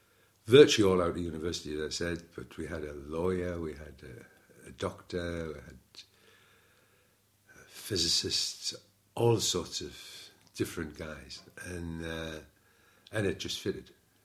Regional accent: North Shields, North East England, United Kingdom; born there; I was born in North Shields in Northumberland on the 9th of June, 1942.

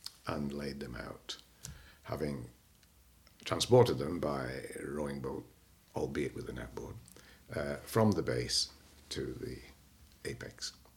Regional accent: Stockport, North West England, United Kingdom; born there; I was born in November 1938 on the 15th, and I was born in Stockport.

